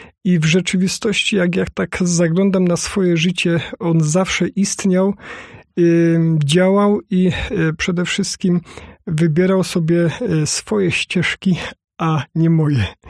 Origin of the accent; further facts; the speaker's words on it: Częstochowa, Silesian Voivodeship, Poland; born there; urodziłem się przy Jasnej Górze w Częstochowie